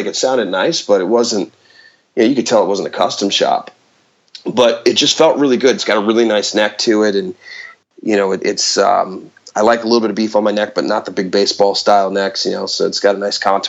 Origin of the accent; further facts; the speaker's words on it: New Jersey, United States; I live in central New Jersey. A lot of people in my area say I'm from New York, but I like to rep Jersey.